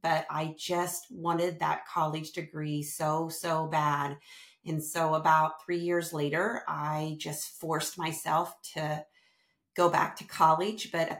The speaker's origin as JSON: {"language": "English", "town": "Tell City", "region": "Indiana", "country": "United States", "said": "little bitty city in southern Indiana called Tell City. So I'm right on the Kentucky border if you hear my accent."}